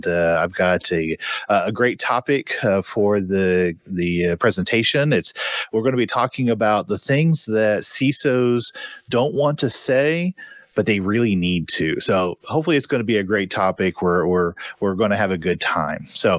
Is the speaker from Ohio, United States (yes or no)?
no; Tulsa, Oklahoma, United States; I am not. I am from Tulsa, Oklahoma. My family is actually from St. Louis